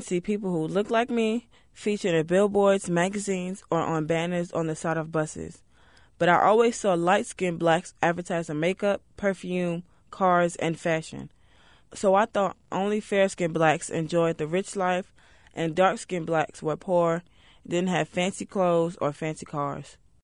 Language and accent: English; Brooklyn, New York, United States; Growing up in Brooklyn, New York in the 90s, I was teased about being dark.